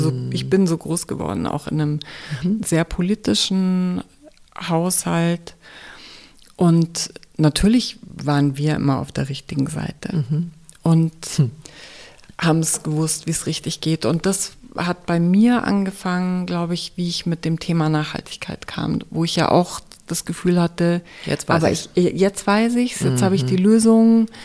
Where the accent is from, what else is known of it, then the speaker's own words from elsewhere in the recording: Germany; ich bin ja auch in Deutschland groß geworden